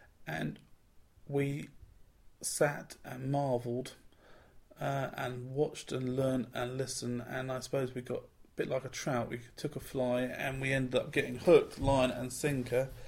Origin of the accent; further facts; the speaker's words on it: Colchester, East of England, United Kingdom; born there; I was born in Colchester in Essex, the Colchester General Hospital, in 1974.